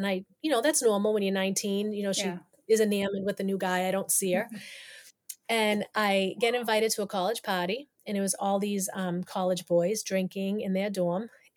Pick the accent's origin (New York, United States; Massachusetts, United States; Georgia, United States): Massachusetts, United States; accent: Massachusetts; so I'm from Massachusetts, obviously you hear the accent, right?